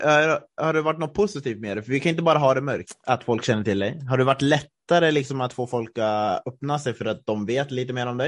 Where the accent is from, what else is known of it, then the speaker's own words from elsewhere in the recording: Östersund, Jämtland County, Sweden; now in Stockholm, Sweden; jag har ju bott nu i Stockholm i ett antal år. Och jag bodde hemma i Östersund i 1,5 år och sen har jag varit borta